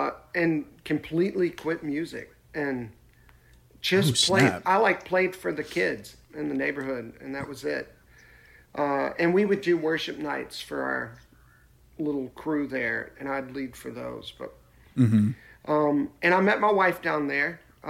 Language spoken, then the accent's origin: English; Nashville, Tennessee, United States; Yeah, I grew up in Nashville.